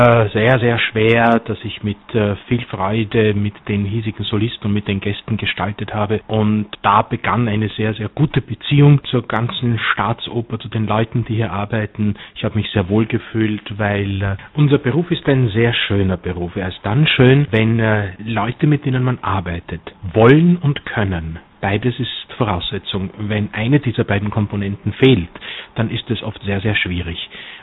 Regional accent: Vienna, Austria; born there; Ich bin in Wien geboren, auch meine Eltern sind in Wien geboren, dennoch habe ich mir das Tschechische noch bewahren können

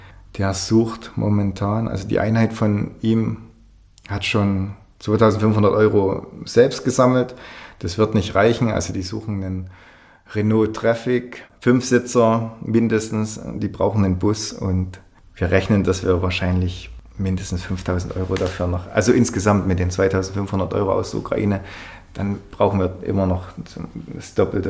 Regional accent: Saxony, Germany; wie es wäre, das in Sachsen zu machen, weiß ich nicht, in einer Kleinstadt wie Zschopau oder Marienberg, wo ich herkomme.

